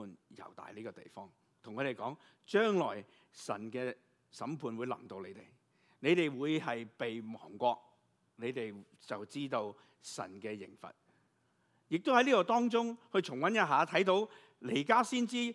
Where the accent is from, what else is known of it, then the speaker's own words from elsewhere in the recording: China; moved away; 我们中国人来的嘛，有自己地方，为什么我们会去了第二个，去了来了一个西方